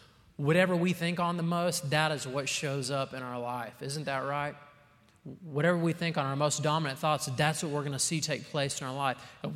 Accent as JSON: {"language": "English", "region": "Oklahoma", "country": "United States", "said": "I moved out here from Oklahoma about 10 years ago"}